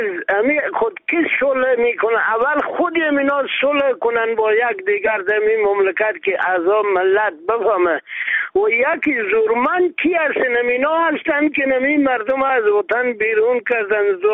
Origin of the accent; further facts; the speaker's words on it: Afghanistan; ما مسلمان هستیم، ما افغان هستیم.